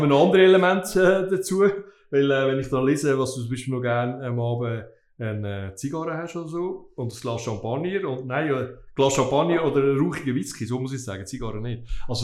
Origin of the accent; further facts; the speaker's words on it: Belgium; ich komme aus Belgien